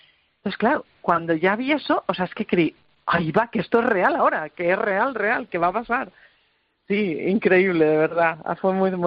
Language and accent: Spanish; Salamanca, Castile and León, Spain; now in United Kingdom; había terminado biología en la Universidad de Salamanca, de donde soy